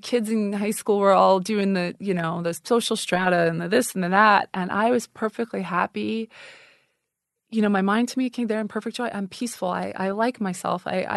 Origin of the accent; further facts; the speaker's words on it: New York, United States; like I grew up a Lutheran. But you know, when you get older, it's like I go on Christmas and Easter. I'm from New York, so it's different down here in the South.